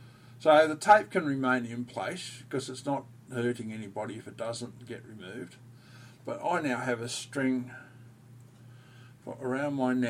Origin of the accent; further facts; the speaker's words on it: Australia; I'm from Australia, mate.